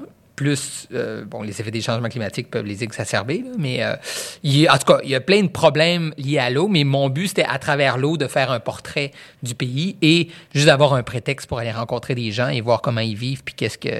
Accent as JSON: {"language": "French", "region": "Quebec", "country": "Canada", "said": "je viens du Saguenay, je suis profondément, que je le veuille ou pas, québécois et saguenéen."}